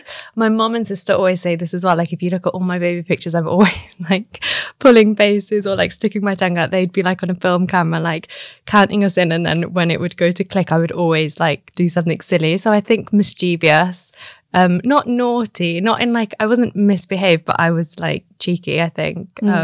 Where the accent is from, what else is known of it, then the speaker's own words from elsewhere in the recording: Midlands, United Kingdom; also born or lived in London; I was born in London, but then we moved to the Midlands when I was very young. I think I was like 5 or 6 months old. So I've been raised in the Midlands, but because of work, I've just lived all over.